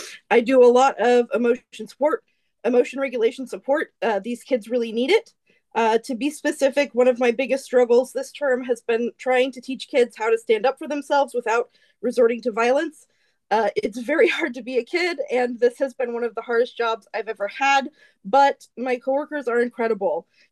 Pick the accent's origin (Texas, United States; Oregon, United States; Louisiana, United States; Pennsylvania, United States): Oregon, United States; Portland; I grew up and live in North Portland